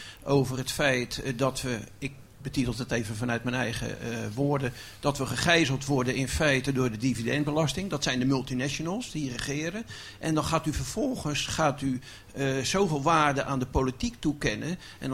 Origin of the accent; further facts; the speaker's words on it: Westland, South Holland, Netherlands; Ik kom uit het Westland vandaan. Dus we hebben heel veel met energie te maken.